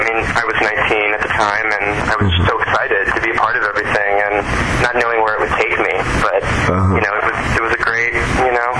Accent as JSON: {"language": "English", "town": "Crystal Lake", "region": "Illinois", "country": "United States", "tie": "born or raised there", "said": "I was born in Mount Prospect, Illinois. I lived in Crystal Lake for pretty much all my life."}